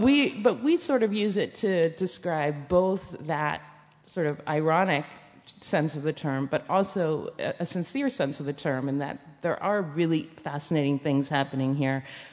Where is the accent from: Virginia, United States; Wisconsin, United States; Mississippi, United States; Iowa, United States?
Wisconsin, United States; Madison; I grew up in Madison, Wisconsin.